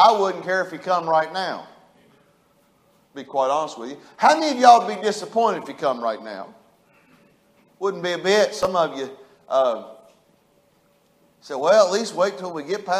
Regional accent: Hinton, West Virginia, United States; I grew up in Hinton, West Virginia, and you know, I went to Riverview Chapel.

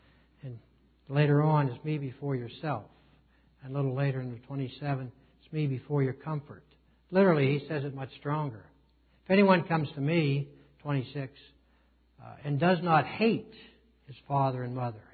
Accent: Frostburg, Maryland, United States; in Frostburg, Maryland, my hometown.

